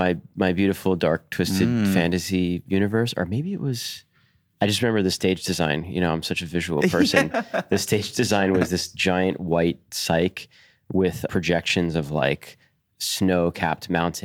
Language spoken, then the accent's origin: English; Cleveland, Ohio, United States; born there; I was born in Cleveland, Ohio.